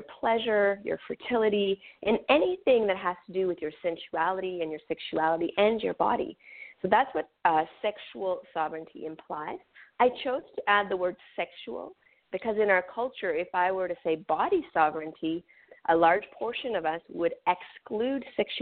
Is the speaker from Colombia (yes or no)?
no; Canada; first language French; English is a second language; I grew up on First Nation reservations in Canada.